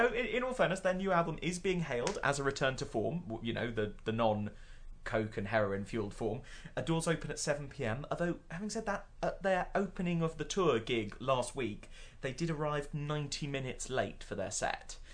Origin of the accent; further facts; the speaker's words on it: London, United Kingdom; I grew up on a street. I come from South London, bruv.